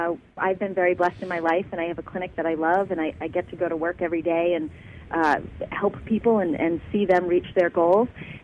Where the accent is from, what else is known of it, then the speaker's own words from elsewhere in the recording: Massachusetts, United States; I grew up in Massachusetts, but I was very familiar with the area, the Wells Beach area.